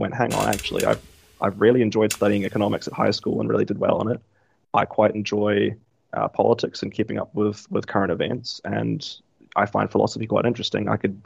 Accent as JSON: {"language": "English", "region": "Auckland", "country": "New Zealand", "tie": "born or raised there", "lives_now": "Dunedin, New Zealand", "said": "So I'm Auckland born and raised. I lived there the first 18 years of my life throughout primary school, secondary school, all in the same house in Auckland. Eastern Bays area, Kohimarama, St Heliers."}